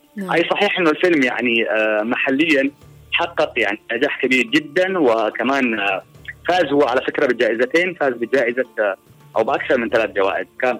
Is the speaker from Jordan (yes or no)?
no; Yemen; بلدنا اليمن بلد بكر.